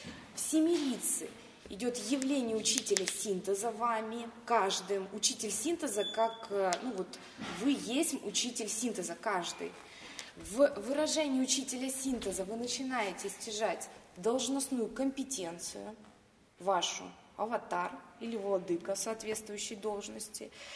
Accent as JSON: {"language": "Russian", "region": "Moscow", "country": "Russia", "said": "Я из Москвы, глава подразделения."}